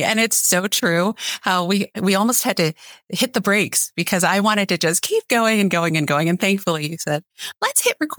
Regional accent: Milwaukee, Wisconsin, United States; well, I grew up in Wisconsin, in Milwaukee. So it was very different from the Philippines that they left.

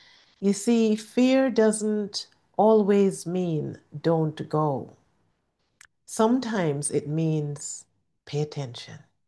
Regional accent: Jamaica; as a little girl growing up in Jamaica

